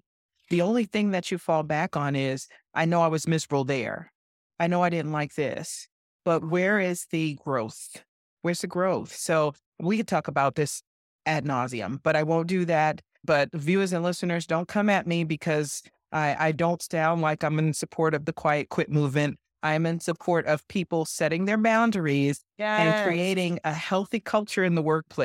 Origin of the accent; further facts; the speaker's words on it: Bronx, New York, United States; if I say it as I grew up in the Bronx, it's going to sound totally different.